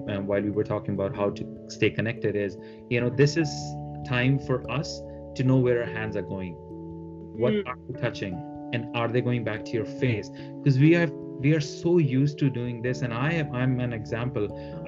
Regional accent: India; English is a second language; we are from India.

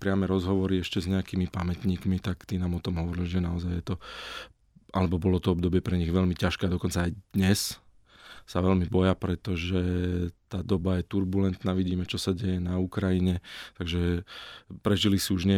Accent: Prievidza, Trenčín Region, Slovakia; lebo pochádzam z Prievidze

